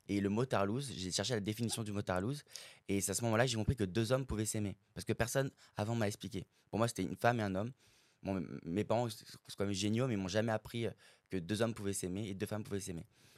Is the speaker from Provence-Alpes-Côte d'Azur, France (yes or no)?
yes; Valbonne, Provence-Alpes-Côte d'Azur, France; je viens de Valbonne, exactement de la même ville, c'est dingue. Je viens du lycée Simone Veil.